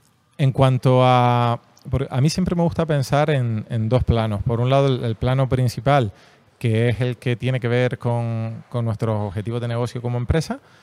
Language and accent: Spanish; Canary Islands, Spain; also born or lived in Galicia; Yo estaba viviendo fuera, yo vivía en Galicia, soy canario, mi mujer es murciana y claro, es casi como de chiste, ¿no? Un canario y una murciana viviendo en Galicia, yo vivía en La Coruña